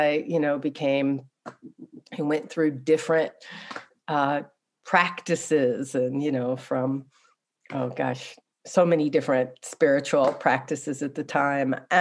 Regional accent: the South, United States; But in my own childhood, I grew up in the Deep South during the time of the Civil Rights Movement.

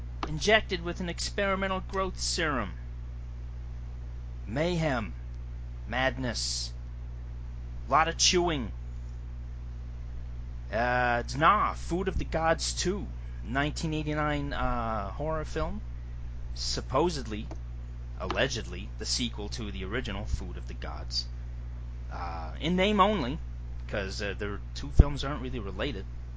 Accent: Canada; Hey, man, that's my home country. I'm allowed.

